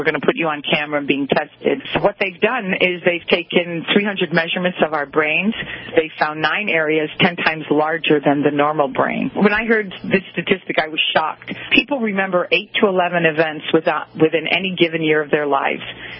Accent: Midwest, United States; It must be because I'm a girl from the Midwest, a middle child

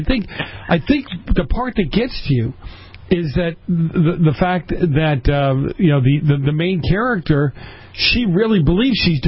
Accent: Boston, Massachusetts, United States; I grew up in Boston, right? I grew up at a time when the mafia had a lot of influence.

